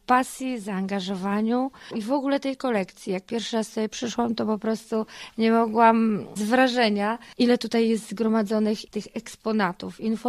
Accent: Skwierzyna, Lubusz Voivodeship, Poland; my tutaj mieszkam też od urodzenia w tym mieście

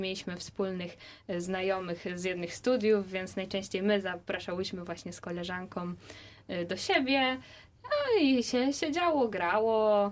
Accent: Gorzów Wielkopolski, Lubusz Voivodeship, Poland; wyszłam ze swojej takiej małej społeczności lokalnej, bo pochodzę z Gorzowa, ze swojej rodziny, od codzienności szkolnej i wyszło się na głęboką wodę.

